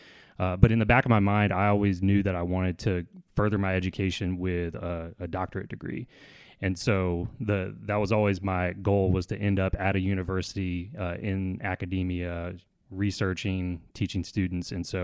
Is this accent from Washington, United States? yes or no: no; Morgan City, Louisiana, United States; which is right near where I grew up in Morgan City, Louisiana.